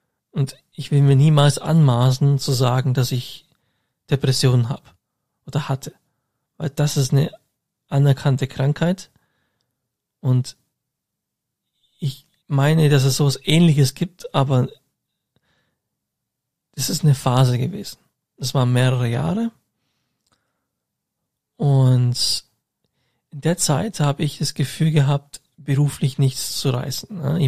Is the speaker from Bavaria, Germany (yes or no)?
yes; Augsburg, Bavaria, Germany; die Kontakt zu den Augsburger Leuten, also von meiner Heimatstadt